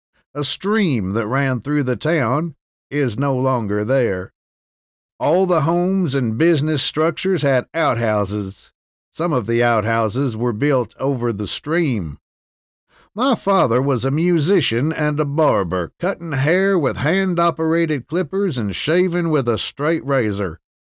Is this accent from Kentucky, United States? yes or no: yes; Fairfield, Kentucky, United States; born there; the day that I was born in Fairfield, Kentucky, in what is known as a ghost house.